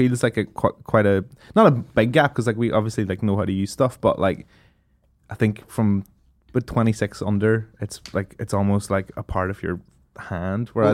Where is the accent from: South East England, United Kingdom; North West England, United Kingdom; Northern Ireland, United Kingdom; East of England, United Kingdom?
Northern Ireland, United Kingdom; my accent's pretty neutral. If you were like playing Sims and you were like, there's a Northern Ireland version of the Sims, I feel like I would be in like the one or two or three accent.